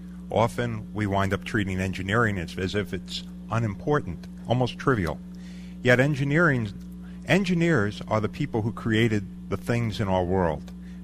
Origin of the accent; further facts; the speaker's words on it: New York, United States; Meanwhile, I must warn you, I'm from New York. I sometimes talk fast.